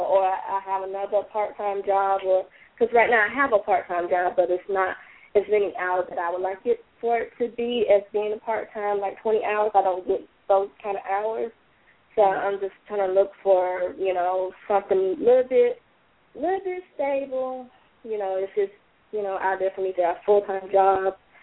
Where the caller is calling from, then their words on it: Georgia, United States; from Georgia.